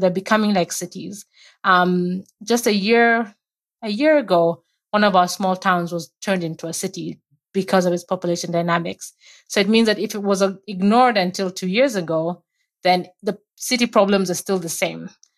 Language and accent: English; Gisambai, Western, Kenya; now in Nairobi, Kenya; If I'm asked where am I from, I'll say I'm from Gisambai in Western Kenya. But I live and work in Nairobi.